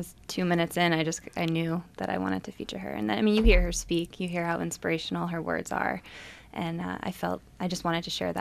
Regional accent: Boston, Massachusetts, United States; now in Rochester, United States; I am not from Rochester. I'm from the Boston area, but I've lived here for 10 years, and I really think it's the first place that I have considered my home.

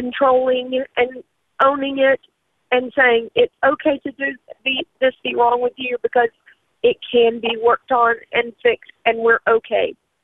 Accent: the South, United States; And also, being a Southerner, as is often the case, mental illness runs in my family also

